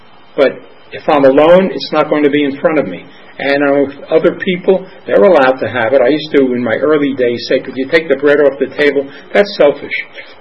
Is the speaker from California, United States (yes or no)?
yes; Los Angeles, California, United States; I'm from Los Angeles.